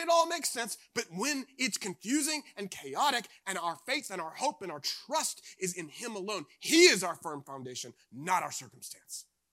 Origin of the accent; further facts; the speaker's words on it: North Carolina, United States; I grew up in Eastern North Carolina, not too far from here